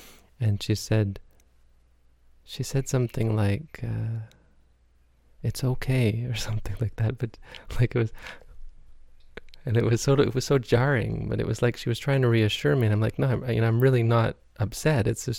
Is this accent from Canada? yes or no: yes; Canada; I like to think as a Canadian, I'm not cultured, but oh boy, we have a real culture.